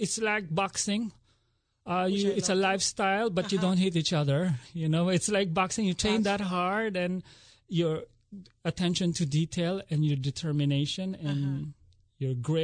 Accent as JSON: {"language": "English", "country": "Philippines", "moved": "as an adult", "lives_now": "United States", "said": "I'm originally from the Philippines"}